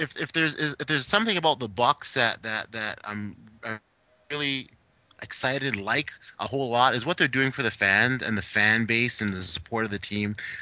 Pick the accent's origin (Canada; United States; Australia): Canada; Toronto, Ontario; my hometown Toronto Raptors